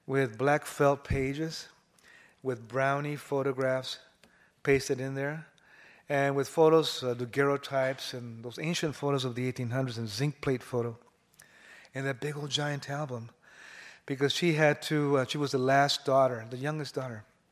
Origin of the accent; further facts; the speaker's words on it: Ramona, California, United States; I guess I was around seven years old, and we came down the mountain from Ramona Mountain, east of San Diego, a city on top of a mountain, Indian reservation.